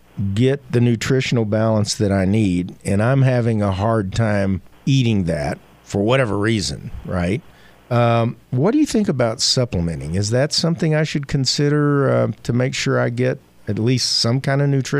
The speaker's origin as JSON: {"language": "English", "region": "the South", "country": "United States", "tie": "born or raised there", "said": "Well, I was raised in the South in the 50s and 60s"}